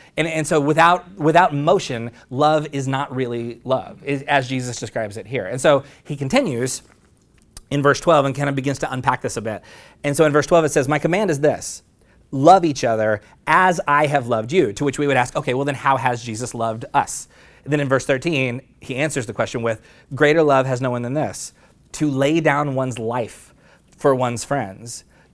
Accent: Oklahoma, United States; Because I grew up deeply embedded in Southern Baptist Christian culture in Oklahoma.

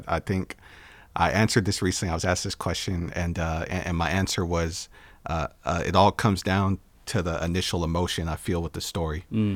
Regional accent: Yakima, Washington, United States; growing up in Yakima, Washington, on the Yakima Reservation, that's where all my people come from.

